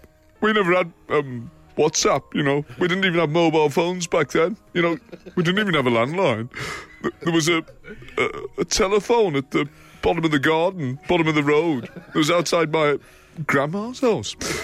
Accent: Liverpool, North West England, United Kingdom; growing up in Liverpool

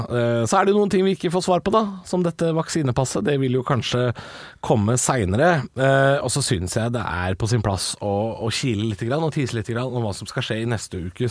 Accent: Drammen, Buskerud, Norway; for da skal vi hjem til min hjemby. Vi skal til Drammen

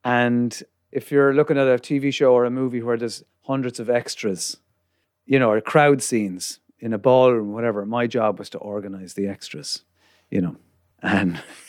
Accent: Limerick, Munster, Ireland; I'm from Limerick, County Limerick. Not the sticks of Limerick, but about 5 miles outside the city centre. So countryside, though.

